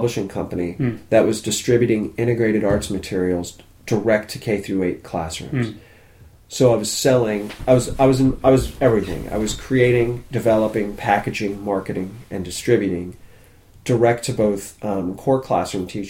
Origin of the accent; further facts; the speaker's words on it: Washington, D.C. area, United States; I was born in Washington, D.C. Yeah. I grew up outside D.C.